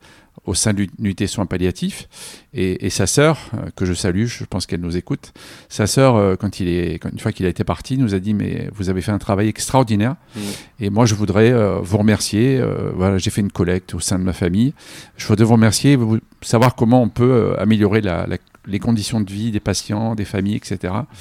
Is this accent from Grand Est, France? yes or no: no; Amiens, Hauts-de-France, France; moved away as an adult; et puis j'arrivais de la Picardie, je suis originaire d'Amiens